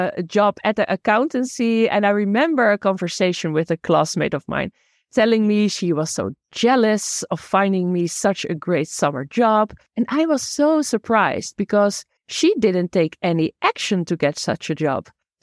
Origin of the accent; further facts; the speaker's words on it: Netherlands; English is a second language; So to share about my personal journey, I grew up here in the Netherlands, Europe. And at the age of 6, my parents got divorced.